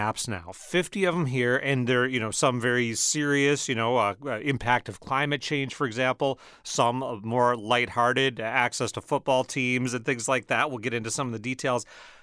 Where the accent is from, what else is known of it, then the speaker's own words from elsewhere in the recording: Michigan, United States; also born or lived in Wisconsin; I'm from Michigan, spent most of my life now in Wisconsin